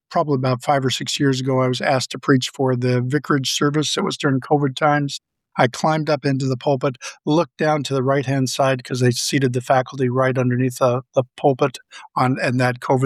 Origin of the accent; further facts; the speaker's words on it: Missouri, United States; I'm a Missouri boy. I was raised in a pastor's family by a church planting pastor.